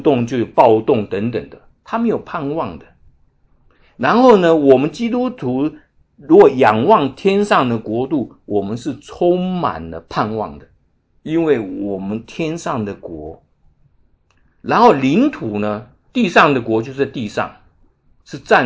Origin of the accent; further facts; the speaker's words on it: Taiwan; now in United States; 像我来自台湾的，我有台湾的国籍